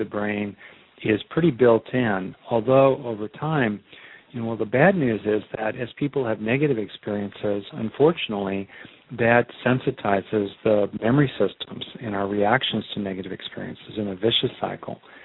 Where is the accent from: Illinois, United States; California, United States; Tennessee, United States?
California, United States; I grew up mainly in California. I've spent a lot of time in the wilderness there and elsewhere.